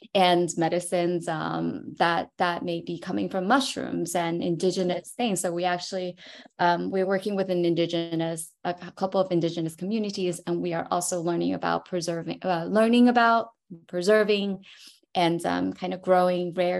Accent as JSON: {"language": "English", "town": "New York City", "region": "New York", "country": "United States", "tie": "born or raised there", "said": "so I grew up in New York City, but now I'm in the Hudson Valley"}